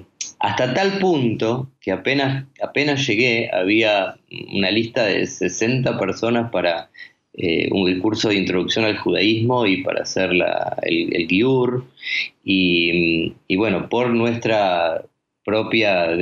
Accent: Argentina; now in Costa Rica; Judy y yo estamos hace 2 años y medio, vinimos de la Argentina, como se puede escuchar por mi acento, y sí, estamos acá muy felices en este país de la pura vida.

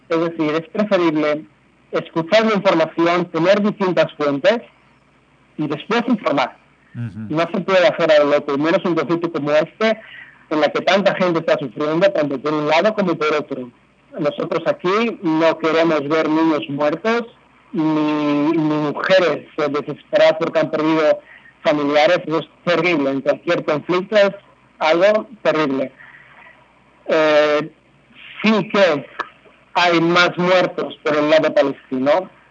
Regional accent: Bilbao, Basque Country, Spain; Yo soy de Bilbao, he tenido, no muy cerca, pero he tenido el terrorismo vasco, el terrorismo de ETA, muy, muy presente, sobre los años que viví en el País Vasco.

